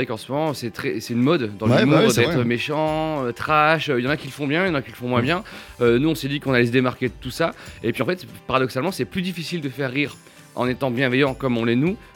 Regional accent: Lille, Hauts-de-France, France; mais on est lillois, nous, tu vois.

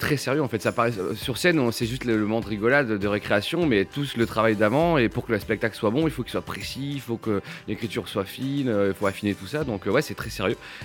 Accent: Lille, Hauts-de-France, France; mais on est lillois, nous, tu vois.

